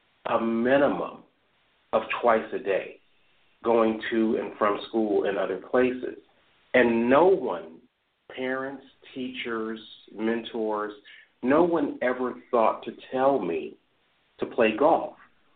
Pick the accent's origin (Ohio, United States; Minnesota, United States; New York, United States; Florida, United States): Ohio, United States; Dayton; Well, I'll tell you, I grew up in Dayton, Ohio